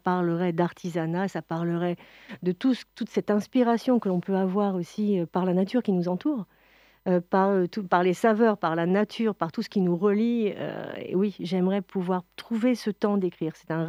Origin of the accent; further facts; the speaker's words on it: Bourgogne-Franche-Comté, France; On est français, et la Bourgogne est une terre de saveurs